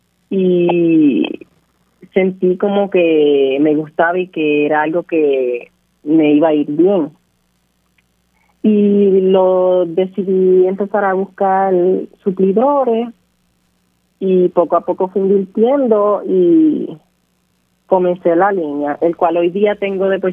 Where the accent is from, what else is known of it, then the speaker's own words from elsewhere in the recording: San Sebastián, Puerto Rico; also born or lived in Mayagüez; soy de San Sebastián, nací en Mayagüez y recientemente en septiembre cumplí 16 años.